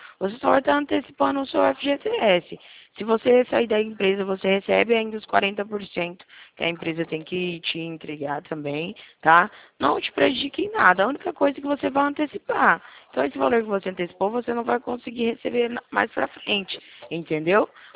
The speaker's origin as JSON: {"language": "Portuguese", "region": "São Paulo", "country": "Brazil", "said": "Isso, sou aqui de São Paulo, interior de São Paulo."}